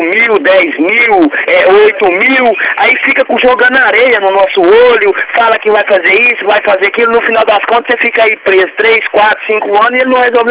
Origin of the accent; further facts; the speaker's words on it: Uberlândia, Minas Gerais, Brazil; Eu não sou daqui. Eu sou da cidade de Uberlândia, de Minas Gerais.